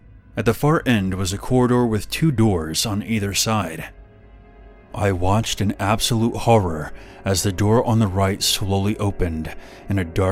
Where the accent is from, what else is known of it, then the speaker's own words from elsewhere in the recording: Mexico City, Mexico; now in Texas, United States; I grew up in Mexico City and relocated to Texas in 1998, where I got a job remodeling houses.